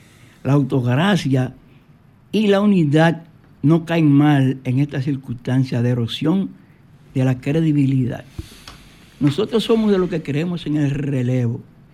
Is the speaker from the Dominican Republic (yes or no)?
yes; Barahona, Dominican Republic; Él es de Pedernales, nosotros somos de Barahona.